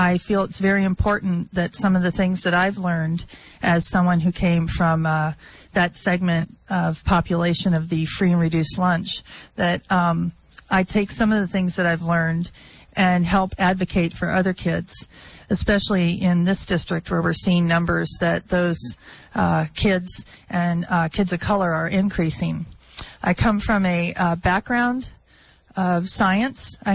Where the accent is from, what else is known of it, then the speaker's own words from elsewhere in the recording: Florida, United States; Long story short is that I grew up in Florida, and my parents didn't graduate from high school.